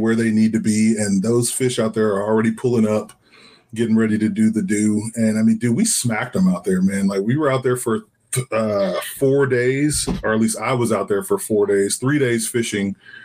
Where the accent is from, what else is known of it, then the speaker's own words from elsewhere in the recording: Texas, United States; You know, I'm from Texas, born and raised.